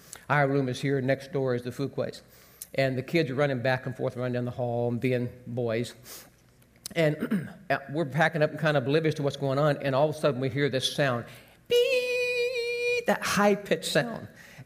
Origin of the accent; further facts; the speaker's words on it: the South, United States; I'm from the South. We do weird things.